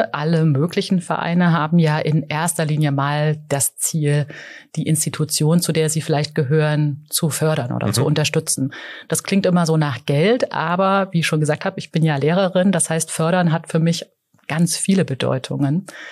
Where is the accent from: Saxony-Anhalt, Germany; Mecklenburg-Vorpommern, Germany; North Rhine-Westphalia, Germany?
Saxony-Anhalt, Germany; Merseburg; now in Fulda, Germany; Ich komme aus Merseburg, Merseburg in Sachsen-Anhalt, Merseburg an der Saale.